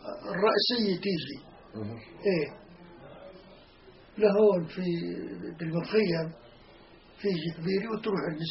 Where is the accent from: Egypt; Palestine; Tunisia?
Palestine; moved away; لما طلعنا من فلسطين أهلي ما علموني